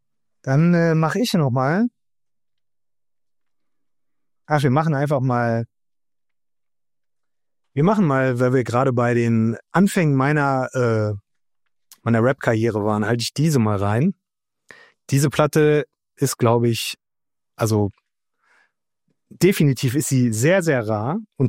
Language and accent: German; Göttingen, Lower Saxony, Germany; moved away; aus meiner alten Heimat Göttingen